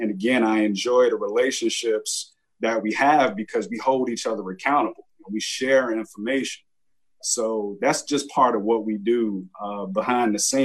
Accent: Bronx, New York, United States; what it was like for me growing up in the Bronx, what it was like for me to grow up in a household with a father who was in law enforcement.

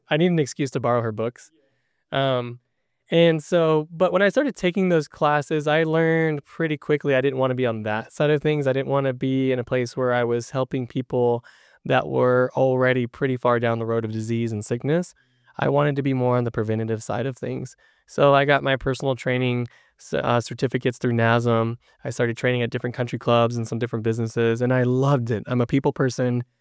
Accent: Texas, United States; So I grew up in Texas. My dad lived in Florida after they separated, and I spent my childhood visiting him in the summers.

